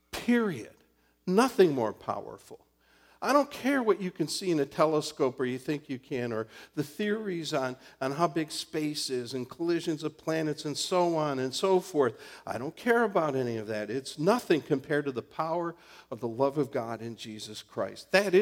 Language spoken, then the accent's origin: English; Ann Arbor, Michigan, United States; In this case, growing up in Ann Arbor, Michigan, it was the Catholic charismatic movement that I was introduced to.